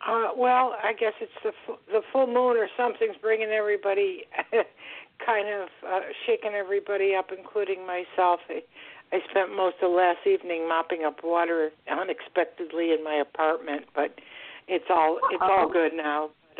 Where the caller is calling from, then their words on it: Florida, United States; I'm calling from Florida.